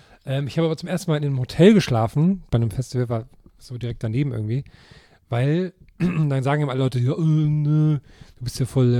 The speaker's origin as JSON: {"language": "German", "region": "Thuringia", "country": "Germany", "tie": "born or raised there", "said": "Das war früher immer in meiner Heimat in Thüringen"}